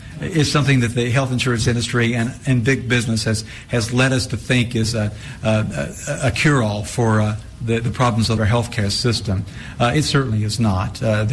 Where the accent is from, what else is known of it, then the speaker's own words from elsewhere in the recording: Tennessee, United States; I am from East Tennessee, a very rural part of the state and a very Republican conservative part of the state in the very northeastern part of Tennessee.